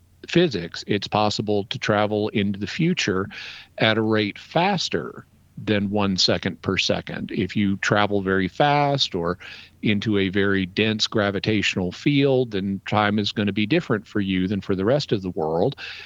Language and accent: English; the South, United States; I mean, I'm an American, but being a Catholic, a Christian is more important. I'm a Southerner, but being a Catholic Christian is more important.